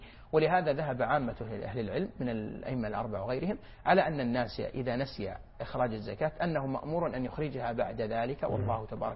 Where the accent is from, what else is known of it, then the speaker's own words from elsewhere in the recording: Saudi Arabia; والحمد لله يوجد عندنا في السعودية كثير من القطاعات التي يوجد فيها رجال ونساء